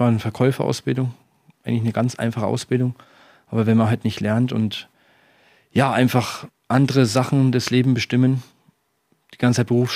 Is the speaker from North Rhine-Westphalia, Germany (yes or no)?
no; Bamberg, Bavaria, Germany; Und ich war in der Nähe von meiner Heimatgemeinde in Bamberg.